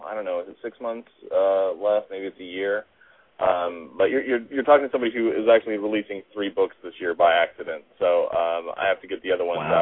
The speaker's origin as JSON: {"language": "English", "town": "Billings", "region": "Montana", "country": "United States", "said": "We're from the Billings, Montana, which is the largest city in Montana."}